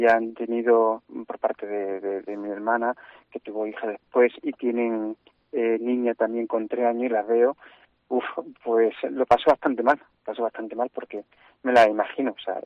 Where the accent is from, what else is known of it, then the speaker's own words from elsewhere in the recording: Jaén, Andalusia, Spain; me bajé para mi tierra, para Jaén